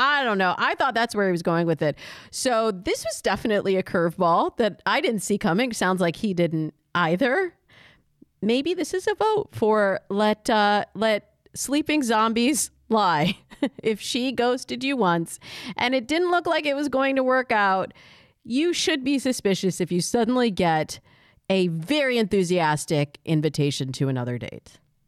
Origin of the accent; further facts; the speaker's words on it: Michigan, United States; No, I'm also from Michigan and I've never heard of Monterey.